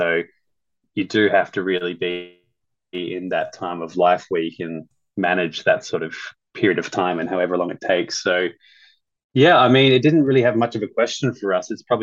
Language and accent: English; Sydney, New South Wales, Australia; as a young, you know, musician growing up in Sydney.